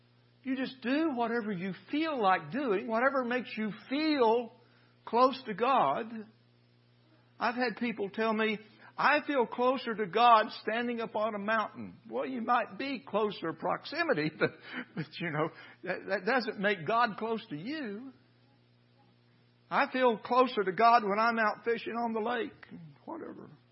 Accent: Oklahoma, United States; And I grew up in Oklahoma. And in Oklahoma, all the boys in school, well, you either played football or you took home ec.

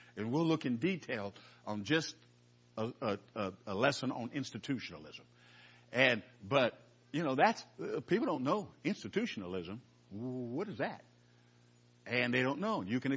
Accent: California, United States; I'm from California. I didn't know anything about the church.

